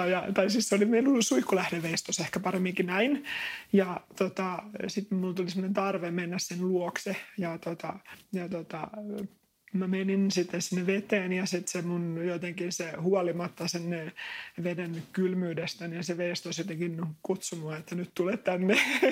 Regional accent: Hyvinkää, Uusimaa, Finland; paljolti niin kuin Hyvinkäällä, missä mä oon kotoisin

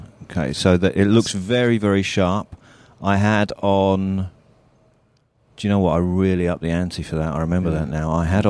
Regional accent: United Kingdom; Because I am so British

